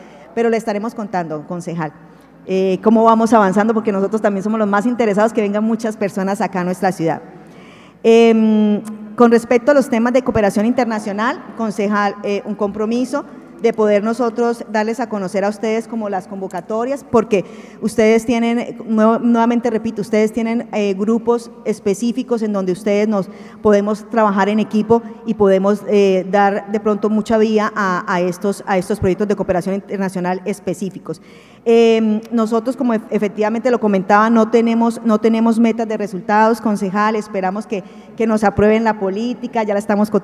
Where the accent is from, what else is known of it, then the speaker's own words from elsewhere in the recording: Bucaramanga, Santander, Colombia; accent: bumangués; en nuestra región y es el acento del bumangués, o sea, frente a Barranquilla, frente a Bogotá, frente a Medellín, por estándar internacional nuestro acento es mejor.